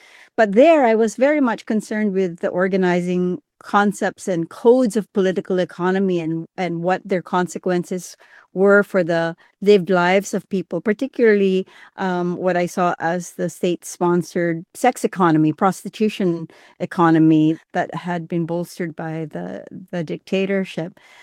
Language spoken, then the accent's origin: English; Chennai, Tamil Nadu, India; born there; also born or lived in United States; I was born in Chennai in India, which was called Madras at the time that I was born there. I've lived between India and the United States for most of my life. I've lived all over the world, but these are the two main places I've lived.